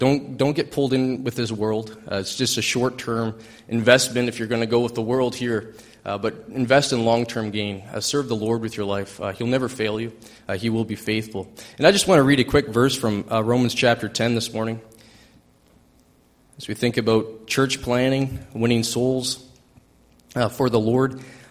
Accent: New Brunswick, Canada; We both grew up in Christian homes, solid Christian parents, so I'm thankful for that. I grew up in New Brunswick myself.

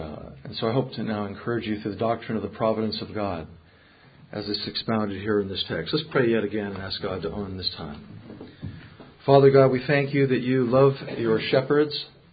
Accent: United States; But like Tom, I'm still an American.

